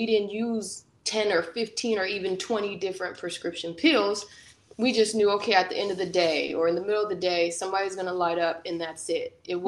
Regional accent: Long Beach, California, United States; I grew up in Long Beach and I went at Long Beach Poly. So I was very, and I grew up in the project.

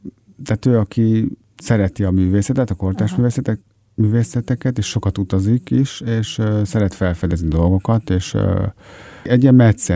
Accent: Budapest, Hungary; a nagyvárosban, mint a saját szülővárosom Budapest

